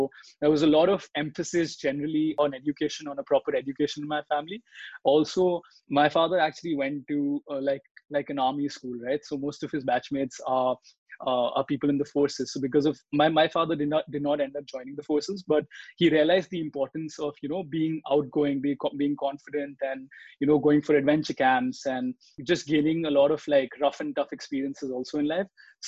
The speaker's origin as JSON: {"language": "English", "region": "Delhi", "country": "India", "tie": "born or raised there", "said": "I was born and brought up in Delhi. I come from a family of educationists."}